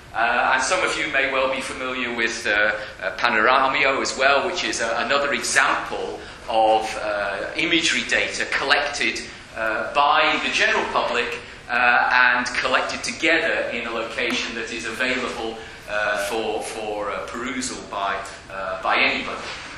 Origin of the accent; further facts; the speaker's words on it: Glasgow, Scotland, United Kingdom; it's always nice to come back to Edinburgh, and I say that as a Glaswegian.